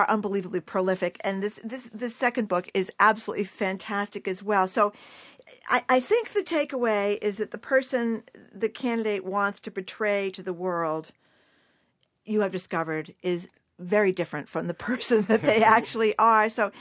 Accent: Fall River, Massachusetts, United States; Ken from my hometown of Fall River.

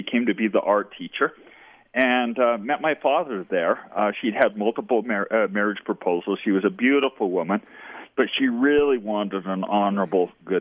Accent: Beaver, Utah, United States; Well, you know, I'm really proud of my roots in Beaver, and shout out to all of my dear friends there.

